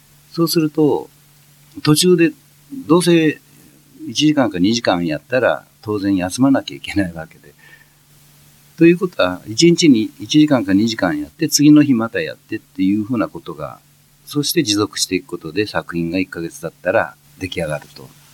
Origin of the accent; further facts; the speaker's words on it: Otsu, Shiga, Japan; also born or lived in Hiroshima; now in Tokyo, Japan; 僕は小さい頃広島の山奥で育って、高校生ぐらいの時に、高校卒業まではその後小学校5年から、琵琶湖のそば、滋賀県の大津市におりましたんで